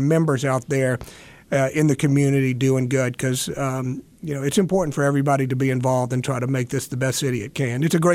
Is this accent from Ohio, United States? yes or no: no; Mississippi, United States; I'm originally from Mississippi, so we grew up with a lot of livestock.